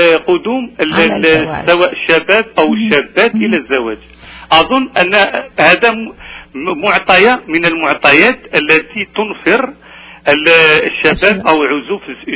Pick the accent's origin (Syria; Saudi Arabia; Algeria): Algeria; now in Canada; انا جزائري على كل حال، لست ادري اذا كانت اللغه تاعي مفهومه.